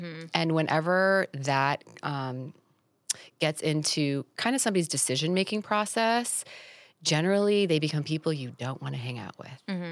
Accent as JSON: {"language": "English", "region": "Florida", "country": "United States", "said": "I'm from South Florida. So the clothing store was in South Florida."}